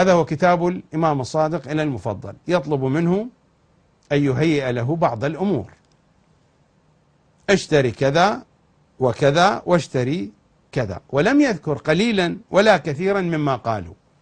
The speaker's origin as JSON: {"language": "Arabic", "country": "Iraq", "accent": "Iraqi", "said": "أصحاب الحمام بلهجتنا العراقية يعني المطيرشية، الشطار بلهجتنا العراقية يعني كلاوتشية"}